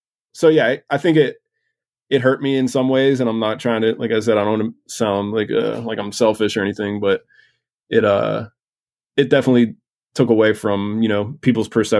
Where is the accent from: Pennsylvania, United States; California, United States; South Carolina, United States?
Pennsylvania, United States; Pittsburgh; Yeah, a little bit. Like, it's called the South Hills. It's just like 8 miles from downtown Pittsburgh.